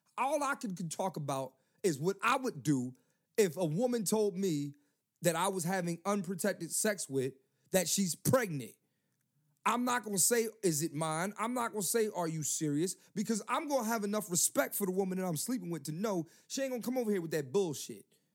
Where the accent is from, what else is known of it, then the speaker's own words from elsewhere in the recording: Philadelphia, Pennsylvania, United States; I was born June 20th, 1987. I'm from Philly.